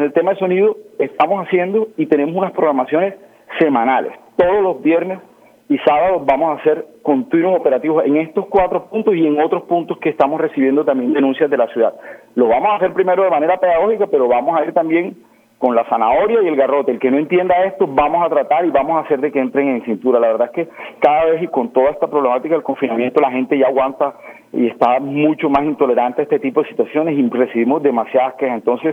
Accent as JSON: {"language": "Spanish", "town": "Barranquilla", "region": "Atlántico", "country": "Colombia", "said": "los dolientes de esto siempre terminamos siendo los barranquilleros"}